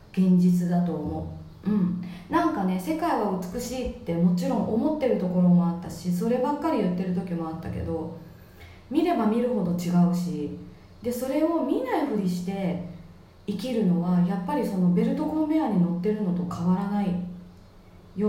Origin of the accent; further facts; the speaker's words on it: Chiba, Japan; ここの千葉で生まれて育って子供産んで家買って